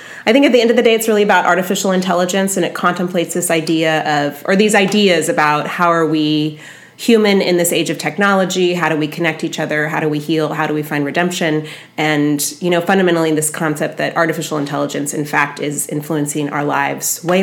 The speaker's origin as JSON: {"language": "English", "town": "San Francisco", "region": "California", "country": "United States", "said": "I'm from San Francisco as being a preferred audience member."}